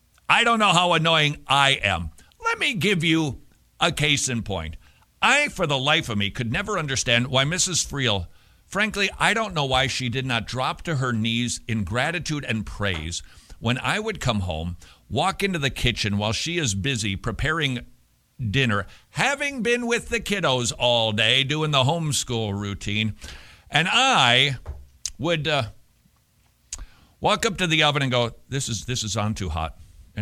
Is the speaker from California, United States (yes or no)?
no; Minnesota, United States; in the state of Georgia, where I reside, formerly of Minnesota, so now my accent, oof-da.